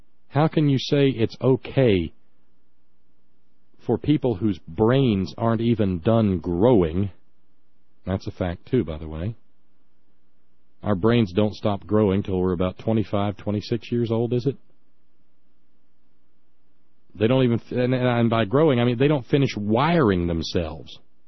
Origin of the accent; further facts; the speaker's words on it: Alabama, United States; where I grew up in Alabama, every county has several school systems.